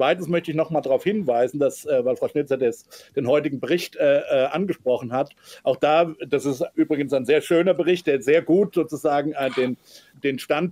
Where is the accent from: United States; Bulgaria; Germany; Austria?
United States; das sage ich als Amerikaner